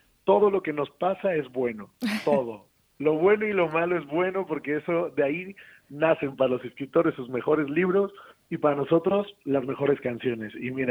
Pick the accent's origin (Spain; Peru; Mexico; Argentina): Mexico; Tlaxcala; Mira, yo soy Tlaxcala. Tlaxcala es la provincia más pequeñita de todo México.